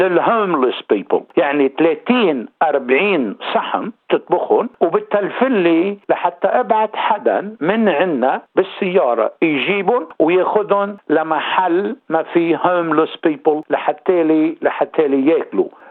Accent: Lebanon; moved away as an adult; وقت اللي طلعت بالطيارة أنا ومرتي لنيجي من لبنان لهون

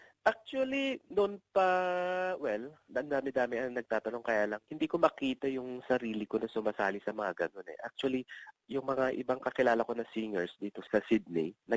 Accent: Ilocos Region, Philippines; lumaki ako na sa Ilocos na nagsasalita ng Ilocano.

